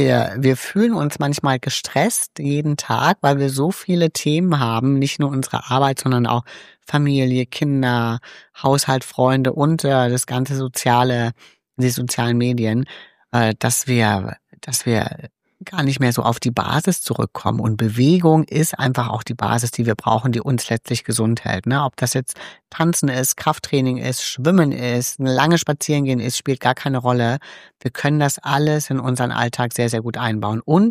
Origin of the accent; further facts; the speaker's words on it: East Germany, Germany; Ich komme ja aus der DDR.